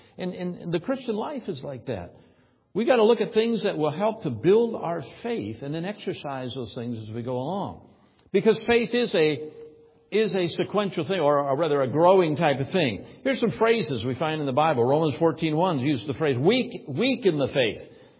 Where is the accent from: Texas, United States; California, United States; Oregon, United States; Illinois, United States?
Illinois, United States; Moline; I grew up in Moline, Illinois. Well, west of the Mississippi River was, well, there was Iowa over there.